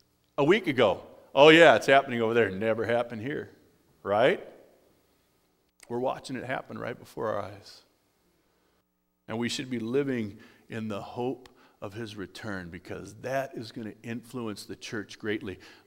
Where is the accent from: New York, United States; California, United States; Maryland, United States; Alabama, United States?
California, United States; I'm from California. Cars don't rust in California